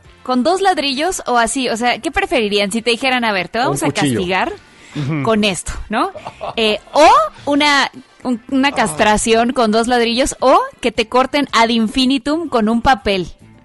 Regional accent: Mexico; Eso es porque somos mexicanos.

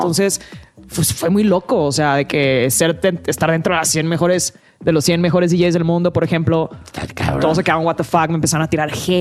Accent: Culiacán, Sinaloa, Mexico; now in Mexico City, Mexico; yo soy Culiacán, Sinaloa, o sea, yo llegué aquí a Ciudad de México hace 5 años, o sea, no realmente yo no conozco mucho de acá

